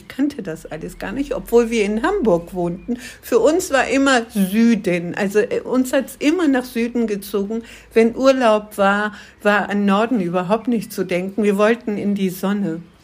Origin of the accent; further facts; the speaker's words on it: Turkey; ich stamme ursprünglich aus der Türkei, bin kurdischer Abstammung.